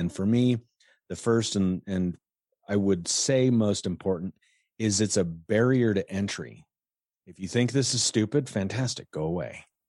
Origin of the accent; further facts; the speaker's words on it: Colorado, United States; I'm a redneck from Colorado, right?